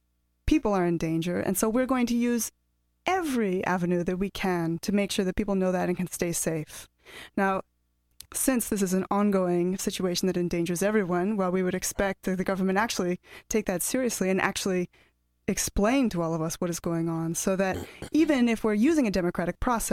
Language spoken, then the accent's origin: English; Monterey, California, United States; from Monterey.